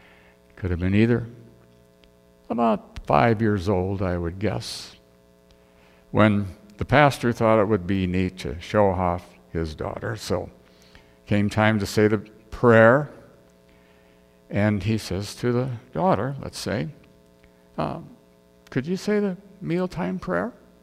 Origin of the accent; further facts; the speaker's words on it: South Dakota, United States; the head pastor was a person who was my pastor when I grew up in South Dakota.